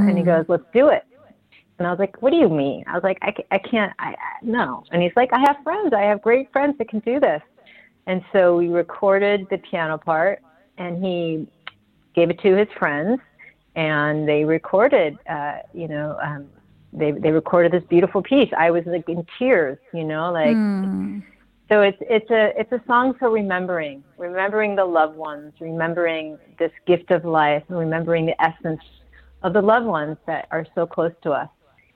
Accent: Rochester, New York, United States; So he was, we grew up in Rochester, so we had Eastman School of Music. He was part of their choir. So I was always hearing high quality music since a little girl.

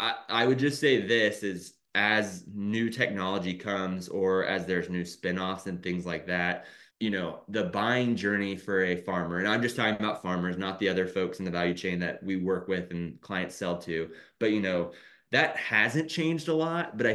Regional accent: Indiana, United States; I grew up in Carroll County, Indiana. I graduated with 80 kids in my high school

